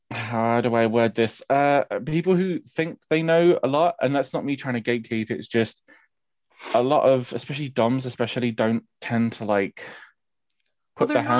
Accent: London, United Kingdom; Like I said, I'm born and raised in London. I've been in the kink sphere. I'm 27 years old at the time of recording.

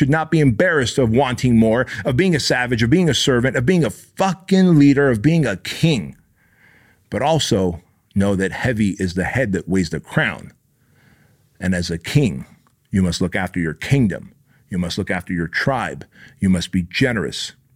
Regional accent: Santa Ana, California, United States; I came as an immigrant from a foreign country. I was molested as a little boy. I grew up in Section 8 government-assisted housing. I fucking fought off F Troop, a fucking gang in Santa Ana that's fucking violent.

